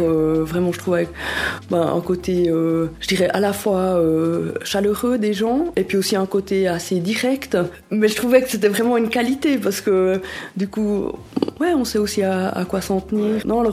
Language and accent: French; Bern, Switzerland; Alors moi, j'ai grandi près de Bienne.